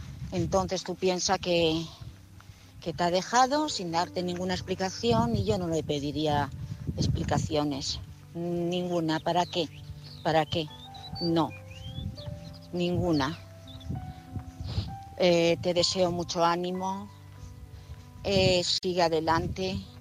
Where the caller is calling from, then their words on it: Madrid, Community of Madrid, Spain; de Madrid.